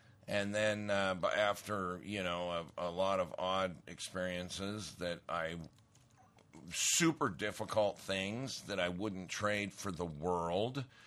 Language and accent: English; Great Falls, Montana, United States; I rode my bike down to the church in my hometown of Great Falls, and I asked the pastor.